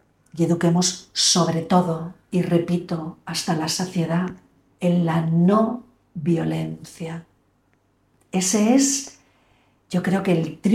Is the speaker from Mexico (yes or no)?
no; Alicante, Valencian Community, Spain; yo soy una embajadora de Alicante. ¿Eh? O sea, yo soy una pregonera de las bondades de esta ciudad.